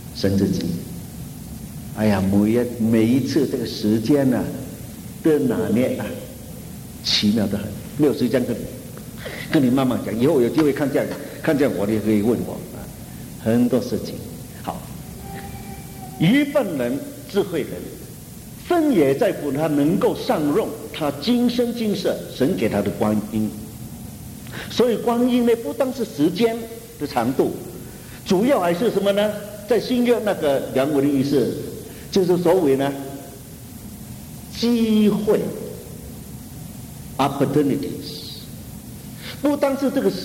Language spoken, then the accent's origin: Chinese; China; 我们中国人说契机，一个机缘来了，可以是坏，可以是好